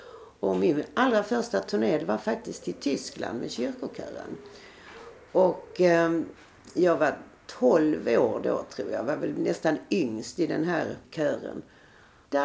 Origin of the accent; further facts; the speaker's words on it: Helsingborg, Skåne, Sweden; accent: Scanian; also born or lived in Stockholm; Jag kom från början ifrån Stockholm, där jag föddes 1947. Och när jag var ungefär 4-5 år så flyttade vi till Helsingborg. Och då lärde jag mig skånska. Och det sitter som ett smäck fortfarande. Jag ger aldrig upp min dialekt